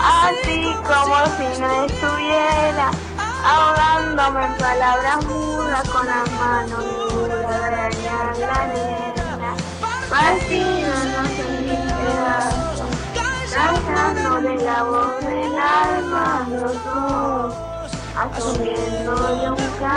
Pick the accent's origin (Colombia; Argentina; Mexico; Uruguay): Argentina; Fátima, Buenos Aires Province; Sí, yo soy de Fátima.